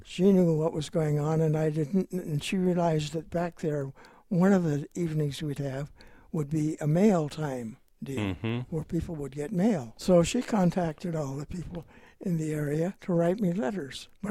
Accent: Grants Pass, Oregon, United States; I grew up in Grants Pass.

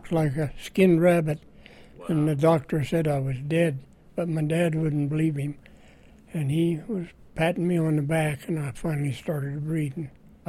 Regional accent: Freeman, Missouri, United States; born there; I was born in Freeman, Missouri, south of Kansas City, not too far.

